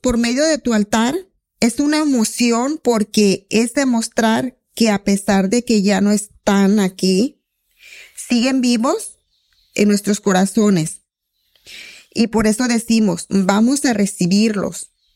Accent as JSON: {"language": "Spanish", "country": "Mexico", "said": "es algo que a nosotros nos representa como mexicanos."}